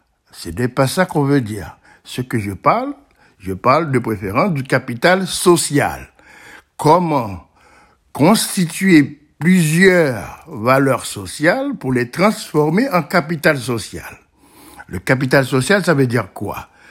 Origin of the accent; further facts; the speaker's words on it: Port-au-Prince, Ouest, Haiti; Parce que j'ai grandi également à Port-au-Prince, ça reste toujours dans ma tête.